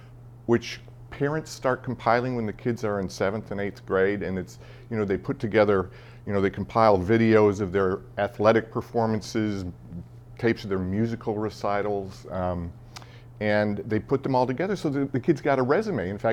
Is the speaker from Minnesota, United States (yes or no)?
no; Chicago, Illinois, United States; I grew up in Chicago, and I thought, what's the farthest away I can get from Chicago and remain in the contiguous United States?